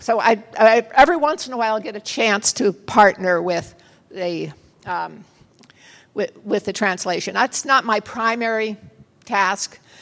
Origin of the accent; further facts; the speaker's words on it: United States; because I speak English. I'm an American.